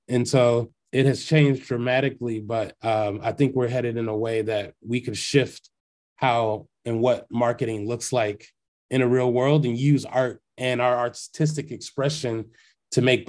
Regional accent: Freeport, Illinois, United States; I'm not from Chicago. I'm from a small town, 2 hours west in Freeport, Illinois, which is like in the middle of the cornfields.

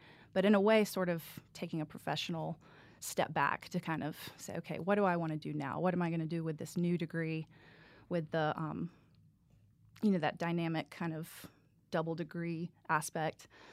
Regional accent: Greenville, South Carolina, United States; Well, I am from Greenville, grew up here, born and raised.

